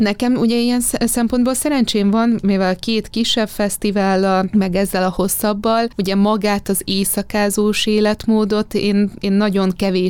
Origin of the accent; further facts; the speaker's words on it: Hungary; Valahogy a két ország között ingázva éltem mindig is, de azért több időt töltöttem eleve Magyarországon.